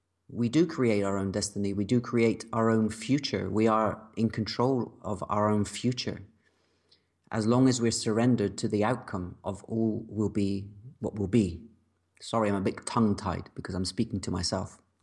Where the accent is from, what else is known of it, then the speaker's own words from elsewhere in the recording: England, United Kingdom; now in Croatia; what am I doing here in this small town in Croatia as an Englishman?